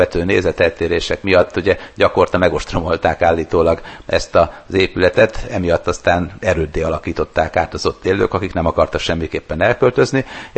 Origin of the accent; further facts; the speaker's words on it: Sopron, Győr-Moson-Sopron, Hungary; born there; Sopronban születtem, tehát azért jártunk arra felé.